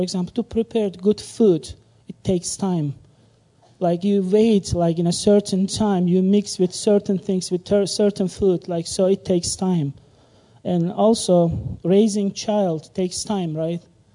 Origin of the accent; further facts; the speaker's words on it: Istanbul, Turkey; you know that I'm from Turkey, Istanbul